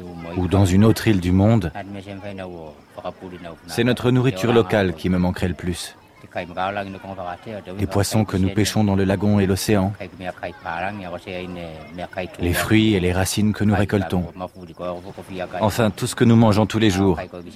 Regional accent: Vaitupu, Tuvalu; now in Funafala, Tuvalu; J'ai 53 ans. Je suis originaire de l'île de Vaitupu et je vis depuis 12 ans ici à Funafala.

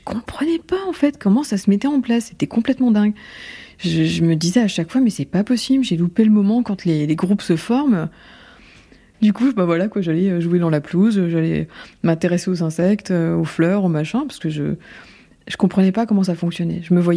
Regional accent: Nancy, Grand Est, France; born there; Je suis née à Nancy.

